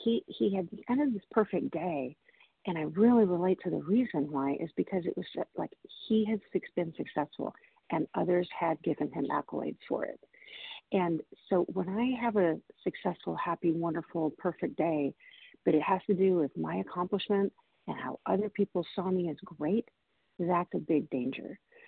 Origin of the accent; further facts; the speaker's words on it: Washington, United States; I'm from Washington State, recovering compulsive overeater.